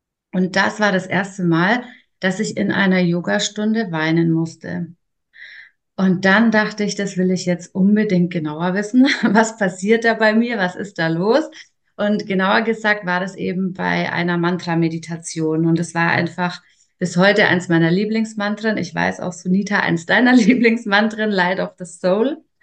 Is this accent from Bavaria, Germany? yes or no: yes; Bavaria, Germany; Ich komme aus der Nähe von Nürnberg. Bin jetzt 40 Jahre alt